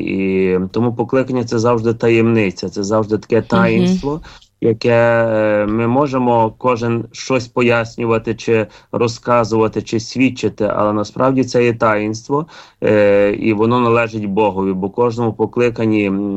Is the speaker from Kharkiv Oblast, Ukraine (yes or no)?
no; Lviv, Lviv Oblast, Ukraine; я сам львів'янин, закінчував 85-ту школу на Симоненка.